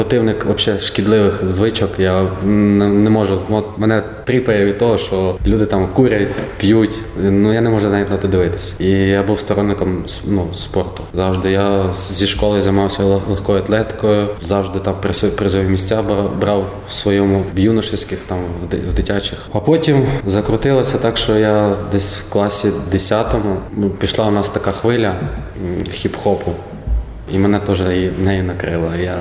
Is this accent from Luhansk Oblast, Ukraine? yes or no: no; Kharkiv, Kharkiv Oblast, Ukraine; now in Lviv, Ukraine; Я сам родом з Харкова, закінчив школу.